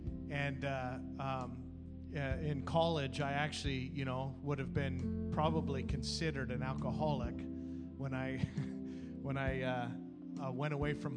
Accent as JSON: {"language": "English", "country": "Canada", "tie": "born or raised there", "said": "I grew up in Canada, and hockey is a tradition up in Canada."}